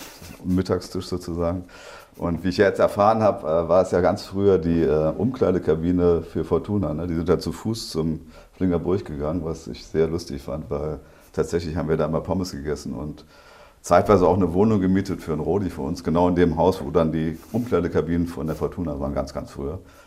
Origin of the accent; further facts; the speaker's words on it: Mettmann, North Rhine-Westphalia, Germany; Aber aufgewachsen richtig in Mettmann.